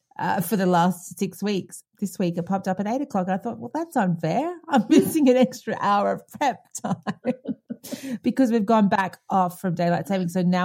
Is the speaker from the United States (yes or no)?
no; Australia; also born or lived in Hong Kong / South Africa; I lived for all my life thinking daylight saving was the business because I grew up in Australia.